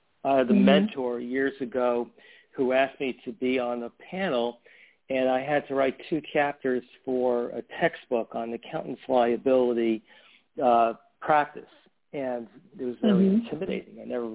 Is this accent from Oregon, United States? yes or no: no; Bronx, New York, United States; my family growing up in the Bronx, my father was probably the only one who bought the New York Times.